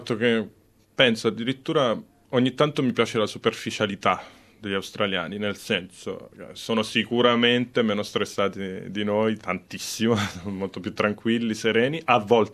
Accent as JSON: {"language": "Italian", "town": "Rome", "region": "Lazio", "country": "Italy", "said": "Appunto io vengo da Roma, che è una città super caotica"}